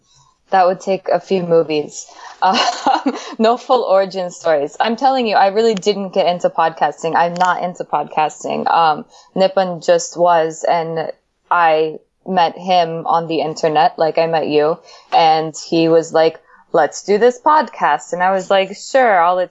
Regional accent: South Carolina, United States; So I grew up in South Carolina, which is a little bit, at the time in the 90s, it was a little bit racist.

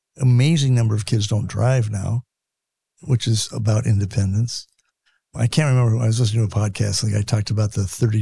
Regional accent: California, United States; I grew up in California. It breaks my heart.

